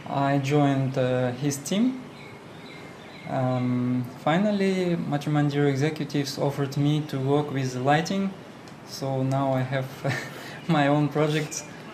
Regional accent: Russia; I'm from Russian Federation. I'm a newcomer. I work here as an engineer with light and a bit mechanicals.

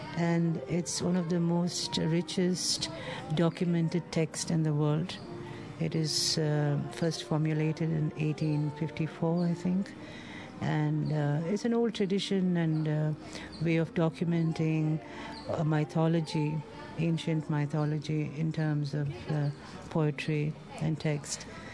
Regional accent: India; I am Indian, so I would give part of mine

